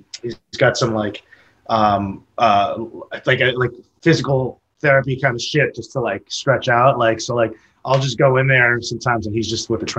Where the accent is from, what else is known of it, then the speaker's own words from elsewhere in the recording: New York, United States; It's one cool perk about being a New Yorker.